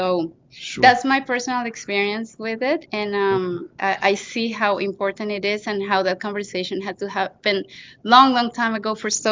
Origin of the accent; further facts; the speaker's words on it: Colombia; I'm from Colombia